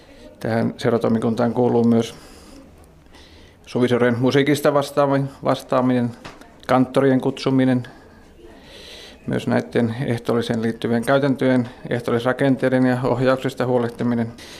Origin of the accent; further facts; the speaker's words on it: Oulainen, North Ostrobothnia, Finland; Asun todella Oulaisissa ja tunnen asuvani omilla juurilla, koska olen syntynyt Oulaisissa ja perheeni kanssa olen nyt asunut siellä 20 vuotta. Olen syntyjän tosiaan sieltä Oulaisten Matkanimasta ja kauppiaan poika.